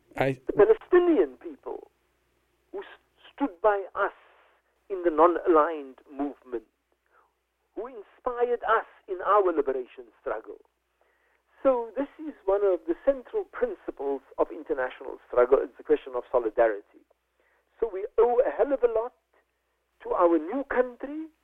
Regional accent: South Africa; So as a South African, then, the struggle for liberation is about all of those things

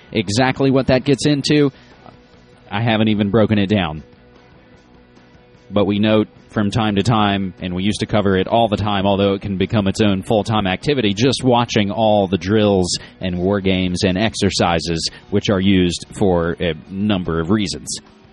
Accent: Fayetteville, West Virginia, United States; not only my home state, but my very hometown of Fayetteville, West Virginia.

